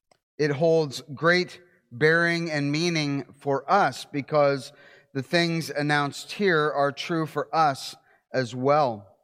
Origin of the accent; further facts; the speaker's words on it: Ohio, United States; I grew up in Ohio.